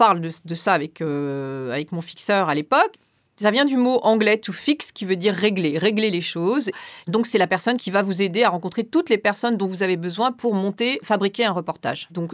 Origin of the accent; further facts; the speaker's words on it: Paris, Île-de-France, France; je suis une Parisienne, je vis dans Paris, j'ai été élevée à Paris, enfin, je viens pas d'un milieu riche, mais je viens d'un milieu privilégié